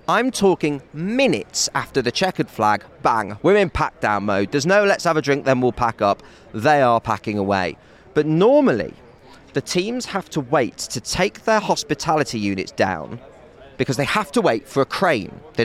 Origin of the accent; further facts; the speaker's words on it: England, United Kingdom; Despite being an Englishman, but I'm about to marry a Scotsman. So I'm about to consider myself an adoptive Scotsman.